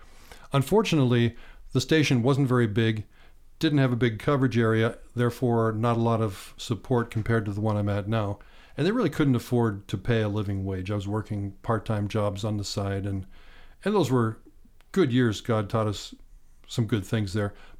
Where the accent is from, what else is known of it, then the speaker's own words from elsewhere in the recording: Bedford, Pennsylvania, United States; Grew up on a farm 7 miles outside of Bedford, Pennsylvania, south central part of Pennsylvania.